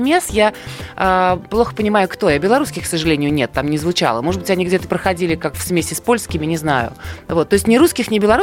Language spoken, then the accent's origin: Russian; Minsk, Belarus; born there; Я родилась в Минске, но у меня большая разная смесь кровей, потому что у мамы дедушка был военный, поэтому там есть и украинские, и турецкие крови, а у папы есть и французские, и польские. Естественно, у кого из белорусов нет польских кровей, да? И даже немножечко еврейские